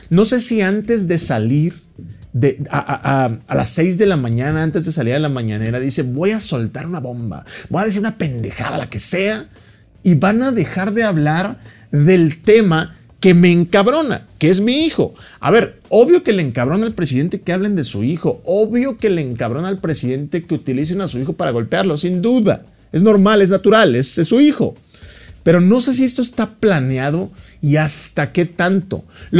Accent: Mexico; yo soy mexicano, hijo de madre española

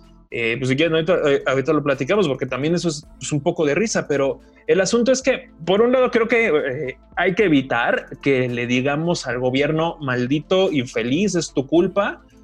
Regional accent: Mexico; refleja mucho de lo que vivimos como mexicanos todos los días.

